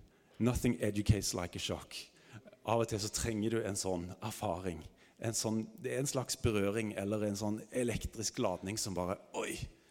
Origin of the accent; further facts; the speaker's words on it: Stavanger, Rogaland, Norway; Jeg er fra Stavanger